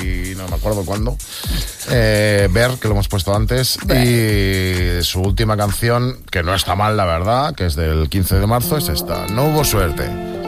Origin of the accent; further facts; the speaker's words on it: L'Hospitalet de Llobregat, Catalonia, Spain; del Hospitalet de Llobregat.